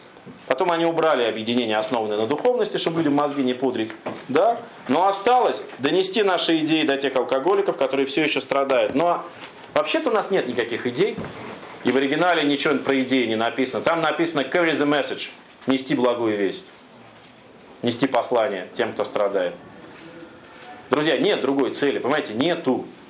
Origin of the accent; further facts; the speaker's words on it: Moscow, Russia; представьте себе, я из Москвы, приезжаю куда-нибудь в Иркутск